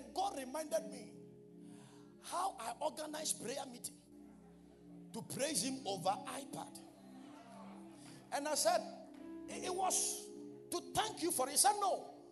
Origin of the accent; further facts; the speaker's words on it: Asamankese, Eastern Region, Ghana; born there; I am coming from Asamankase. Oh, if you have read the history of this church, you would have understood it when I said I was born in Asamankase.